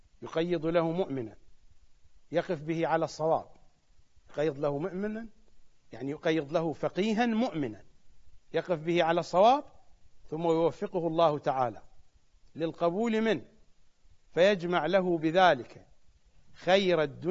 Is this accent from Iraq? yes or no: yes; Iraq; accent: Iraqi Arabic; ملبس بالضبط في لهجتنا العراقية يعني كلاوتشي.